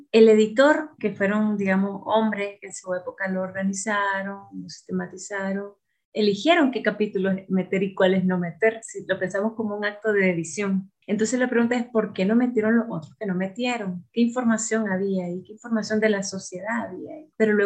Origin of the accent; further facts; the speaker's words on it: Nicaragua; now in ?; cuando me mudé de Nicaragua, al lugar donde estoy ahora, yo viajé, muchacha, no es exageración, con una maleta grande de libros